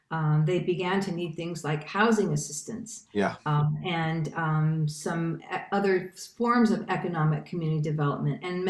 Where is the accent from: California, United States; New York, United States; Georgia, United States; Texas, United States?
California, United States; San Francisco; And so I am originally from the Mission District in San Francisco